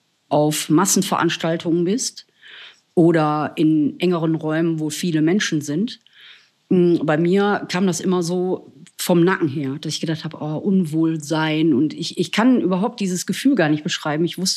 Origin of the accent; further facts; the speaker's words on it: Essen, North Rhine-Westphalia, Germany; Also ich komme ja ursprünglich aus Großstadt Essen, aber halt am Randgebiet wohne ich.